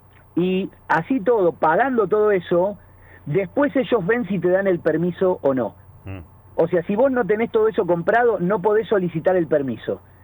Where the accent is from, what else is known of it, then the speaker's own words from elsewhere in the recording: Argentina; Como somos argentinos y nos encanta nuestro país y amamos nuestro país